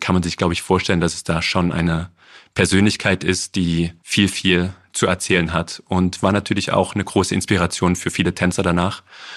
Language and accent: German; Dresden, Saxony, Germany; als Dresdner